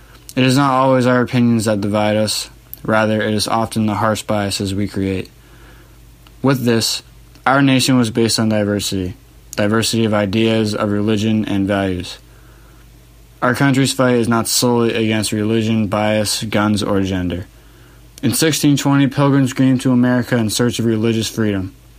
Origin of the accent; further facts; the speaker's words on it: United States; as an American, it is my duty to understand the world we live in to the best of my ability.